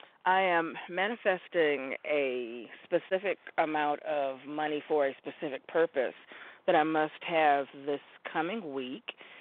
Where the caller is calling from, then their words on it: Oregon, United States; I am calling you from Oregon.